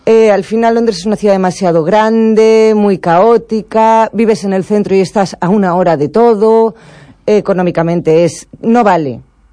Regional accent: Allariz, Galicia, Spain; Sí, yo soy orensana de Allariz.

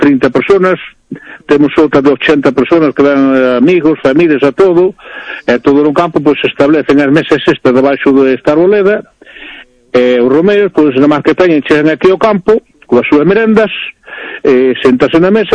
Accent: Cabana de Bergantiños, Galicia, Spain; Son de Cabana, de Santiño.

